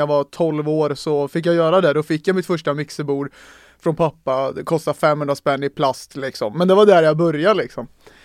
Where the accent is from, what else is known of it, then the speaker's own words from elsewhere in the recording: Mariestad, Västra Götaland County, Sweden; born there; född 97. Med mamma, pappa och min lillebror. I Mariestad är jag född. En liten håla i Västra Götaland, världens pärla.